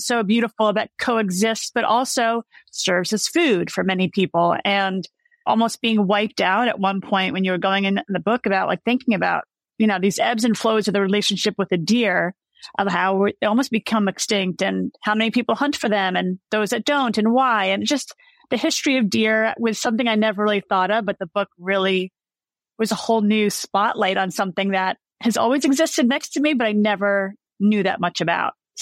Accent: Bronx, New York, United States; also born or lived in Westchester County; I born and raised in New York, the Bronx and New York City, but going outside the city into Westchester County where I spent my high school years

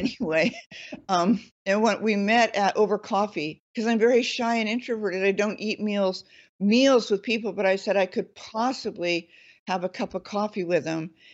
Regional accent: California, United States; I mean, I'm born and raised in California, and it was even too California for me.

